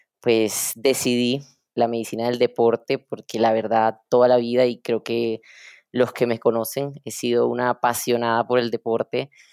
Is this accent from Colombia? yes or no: yes; Barranquilla, Atlántico, Colombia; es una barranquillera. Nací en Barranquilla y he vivido creo que casi toda mi vida en Barranquilla.